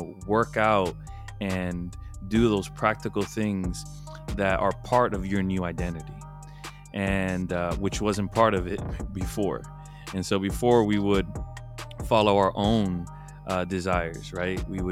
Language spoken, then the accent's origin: English; Homestead, Florida, United States; also born or lived in Miami; And so so I'm originally from Miami, Florida. I was born in Miami. I came to essentially, I was raised and went to school and I got married in a small town called Homestead, Florida